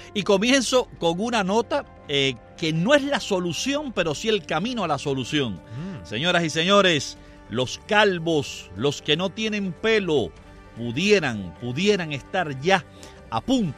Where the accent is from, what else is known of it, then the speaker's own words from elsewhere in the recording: Guanabacoa, Havana, Cuba; desde Guanabacoa, mi tierra natal, por allá, por pegado al cementerio de los judíos.